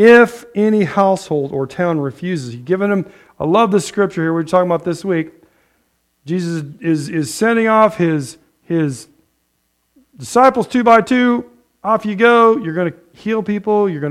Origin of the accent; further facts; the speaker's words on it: Ottumwa, Iowa, United States; Gary Crowell used to live in Ottumwa. We're from Ottumwa.